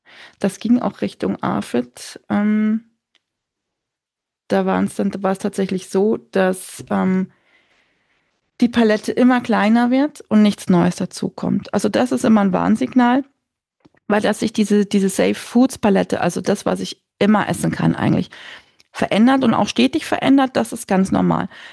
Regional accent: Bavaria, Germany; ich bin aus Bayern, für mich ist Butterbreze ja quasi eine ganze Mahlzeit, eine vollwertige.

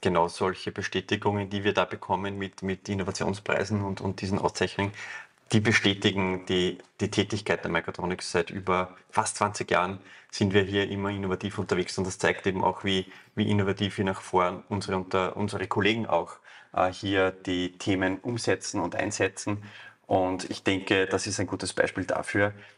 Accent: Lower Austria, Austria; wir kommen hier alle aus der Region

